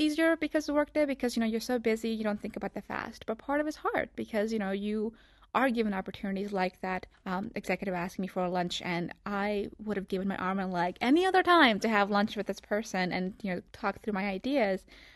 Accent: United States; However, you know, I grew up in America, you know, where feminism is at all time high, and you went to college here and so forth.

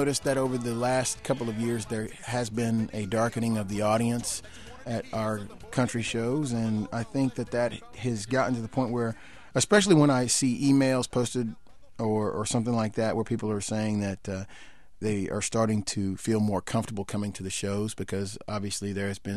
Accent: Fort Worth, Texas, United States; also born or lived in Dallas; Well, I spent my childhood in Fort Worth and then my teen years and high school years in Dallas, Texas.

